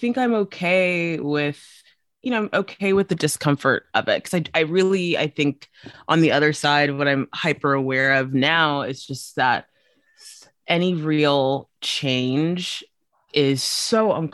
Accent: South Africa; I grew up for a good chunk of my life in South Africa

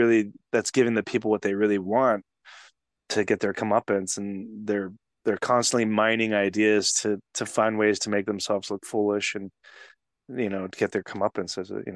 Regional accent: Texas, United States; Hey, I'm from Texas.

